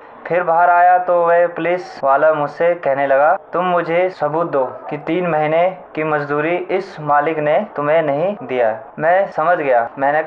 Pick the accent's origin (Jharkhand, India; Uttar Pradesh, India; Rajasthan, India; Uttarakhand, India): Uttarakhand, India; now in Delhi, India; मैं बदरपुर में रहता हूँ और मैं उत्तरांचल का रहने वाला हूँ।